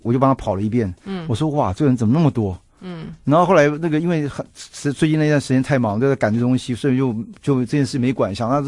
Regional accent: China; 我们中国人

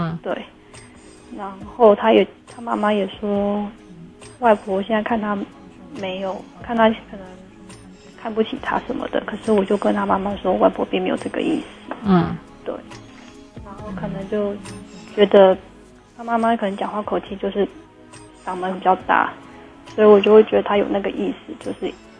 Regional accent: Hsinchu, Taiwan; 我是新竹人，他桃园人

